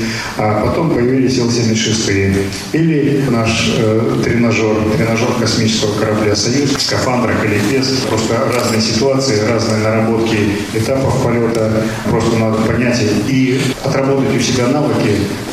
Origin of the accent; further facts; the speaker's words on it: Far East, Russia; Я с Дальнего Востока, когда прилетел